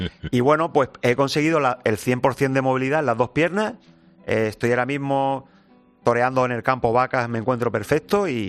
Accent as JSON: {"language": "Spanish", "country": "Spain", "said": "Esto es España. Nosotros somos españoles. Esta es nuestra cultura."}